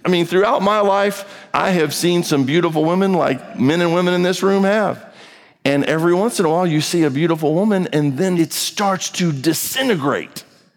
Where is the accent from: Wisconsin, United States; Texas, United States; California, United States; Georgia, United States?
Texas, United States; Just take your accent to New York or somewhere and see what happens to you. Oh, I don't sound like I'm from Texas. Yeah, right. That's what y'all think.